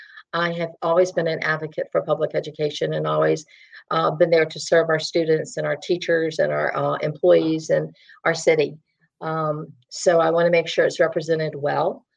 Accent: Kempsville, Virginia, United States; which is where I live and very close to where I grew up because I grew up in the Kempsville area.

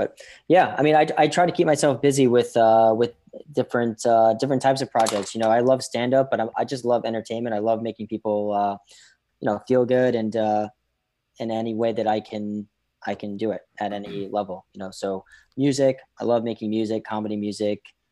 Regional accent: Boston, Massachusetts, United States; And then later that year we did the Boston Garden, which I grew up in Boston.

